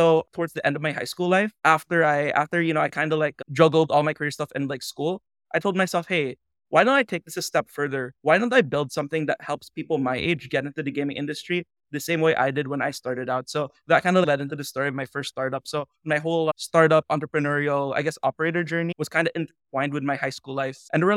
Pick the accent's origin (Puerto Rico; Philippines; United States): Philippines; it was a really kind of like niche game here in the Philippines, especially in my hometown.